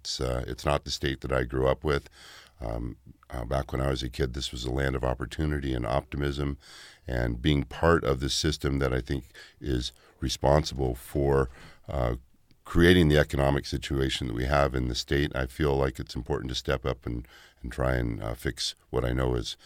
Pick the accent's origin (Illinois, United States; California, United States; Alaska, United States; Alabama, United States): Alaska, United States; I grew up commercial fishing, and I grew up in Alaska, spending a lot of time in the outdoors